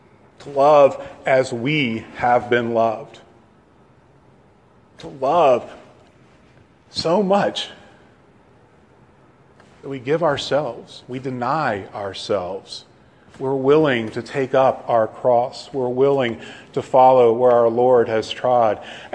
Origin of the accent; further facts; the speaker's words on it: McComb, Mississippi, United States; born there; I'm Southern. I don't sound like it, but I am Southern. I was born in Macomb. There's not too much south of Macomb except the Gulf of Mexico.